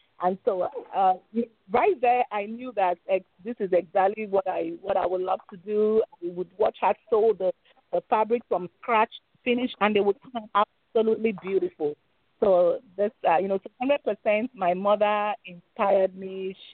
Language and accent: English; Lagos, Nigeria; That's where I grew up in Lagos, Nigeria.